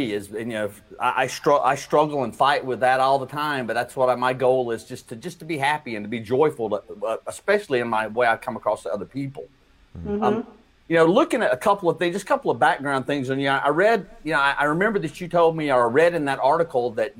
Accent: Atlanta, Georgia, United States; My reason is probably different than yours, in that I'm from Atlanta, and it's a rite of passage that you have to be a Georgia Bulldog fan.

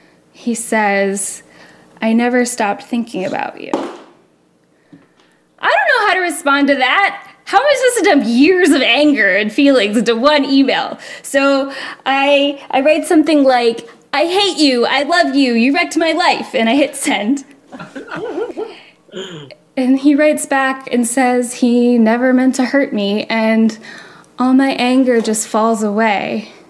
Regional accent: Florida, United States; now in Paris, France; no one here cares if I'm from Florida or if I go to church or if my dad's a preacher

